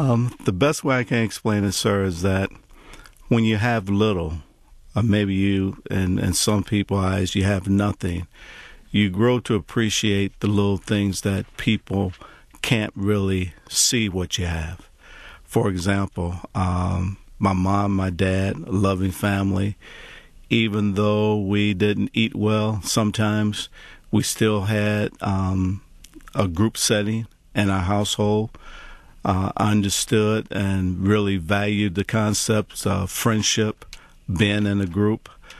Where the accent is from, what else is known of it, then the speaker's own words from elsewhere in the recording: United States; And every night when I go to bed, I understand that as an American, I have a debt to my country and to the people of this country.